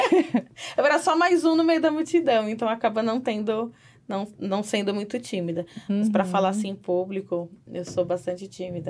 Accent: São Paulo, Brazil; Sou paulista, tenho 35 anos.

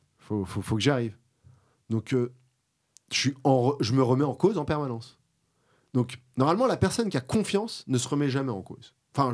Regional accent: Paris, Île-de-France, France; j'ai grandi à Paris jusqu'à mes 8 ans à peu près, 7-8 ans

